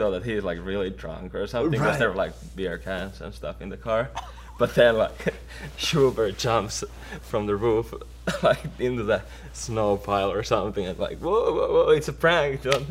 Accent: Finland; English is a second language; I'm from Finland

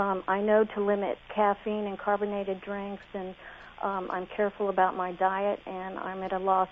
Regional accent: Texas, United States; also born or lived in Mexico; In Texas and Mexico, primarily.

